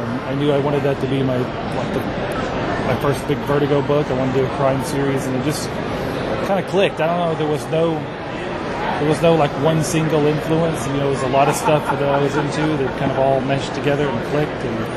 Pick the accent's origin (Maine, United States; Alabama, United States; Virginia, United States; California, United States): Alabama, United States; born there; And I was born in Alabama. There was nobody in my neck of the woods who wrote comics for a living.